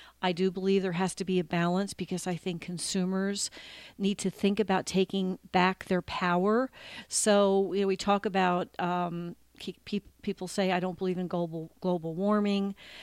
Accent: United States; And as an American, I want to know how come only 10 of those made the hit list in the United States of America.

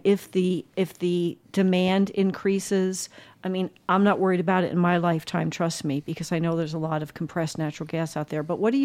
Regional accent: New Jersey, United States; I'm from New Jersey. If you're from New Jersey, you don't understand the vast distances that you can drive around in Arizona.

